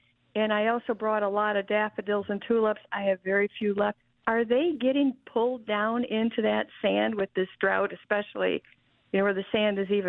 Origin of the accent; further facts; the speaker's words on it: Wisconsin, United States; moved away as an adult; now in Wautoma, United States; So I'm from the Racine Kenosha area. I was a master gardener there. Moved up here when I retired